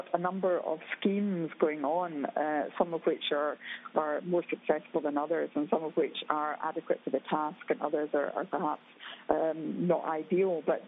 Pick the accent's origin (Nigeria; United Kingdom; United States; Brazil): United Kingdom; Scotland; I come from Scotland